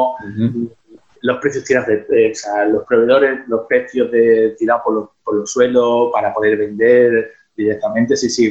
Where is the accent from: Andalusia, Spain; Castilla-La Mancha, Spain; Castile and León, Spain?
Andalusia, Spain; Marbella; Yo soy de Marbella, Málaga